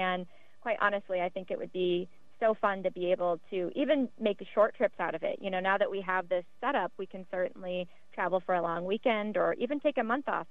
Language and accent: English; Nebraska, United States; We are both from the Midwest. I'm from Nebraska, small town in Nebraska.